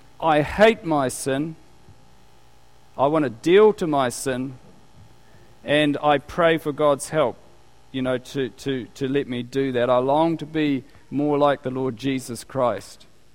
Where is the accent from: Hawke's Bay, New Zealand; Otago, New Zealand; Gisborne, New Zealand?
Gisborne, New Zealand; Gisborne's my hometown